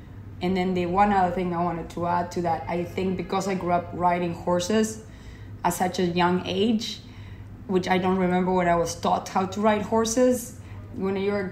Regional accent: Uruguay; I grew up in Uruguay in South America, which is a small country between Argentina and Brazil. It's actually the size of England. But between these two giants, we are small. And I grew up in the middle of a ranch that my mother still lives there.

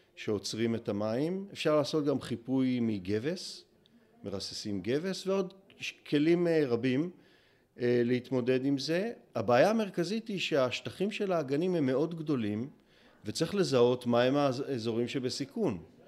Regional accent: Northern District, Israel; אנחנו מעמק הירדן במקור, ויש גם חקלאים ברביבים.

